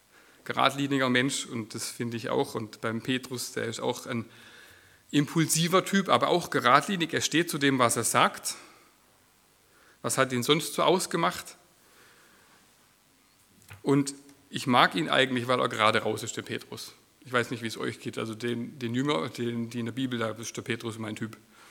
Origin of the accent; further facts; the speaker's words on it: Aachen, North Rhine-Westphalia, Germany; Wir kommen aus Aachen, deswegen die halbe Stunde, und gehen dort in Sasbachried in eine Gemeinde. Das ist eine Brüdergemeinde, aus der Ecke kommen wir, genau.